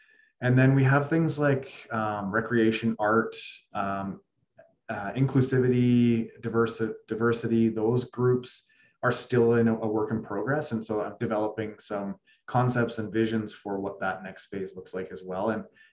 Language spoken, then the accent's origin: English; Carstairs, Alberta, Canada; I grew up in Carstairs, Calgary area, playing any possible sport that I could.